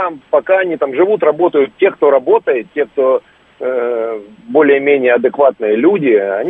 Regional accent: Melitopol, Zaporizhzhia Oblast, Ukraine; now in Moscow, Russia; Я родом из Мелитополя.

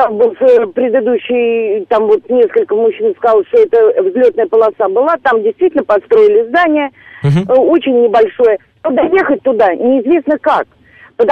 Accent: Moscow, Russia; Я из Москвы.

